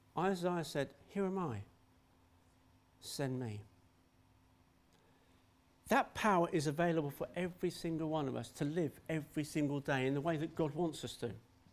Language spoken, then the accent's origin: English; Maidenhead, South East England, United Kingdom; 53 in September. That is old, yeah, you're right. I was born in Maidenhead, raised in Maidenhead, and I still live in Maidenhead. You can tell I'm a wanderer by nature. My mum and dad weren't Christians. God saved me at the age of 11